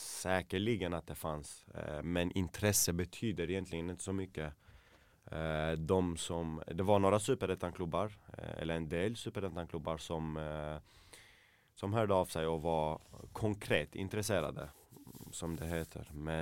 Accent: Malmö, Skåne, Sweden; now in Landskrona, Sweden; Nej, men jag är ju född och uppväxt i Malmö, så man känner en del människor som man kallar för vänner.

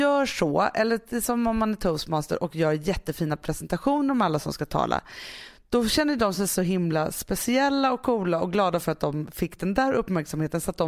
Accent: Stockholm, Stockholm County, Sweden; jag kom från Södermalm

